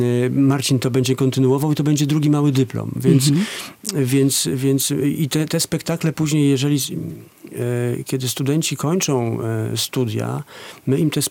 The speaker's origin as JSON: {"language": "Polish", "town": "Szczecin", "region": "West Pomeranian Voivodeship", "country": "Poland", "said": "Ja jestem ze Szczecina, stamtąd pochodzę."}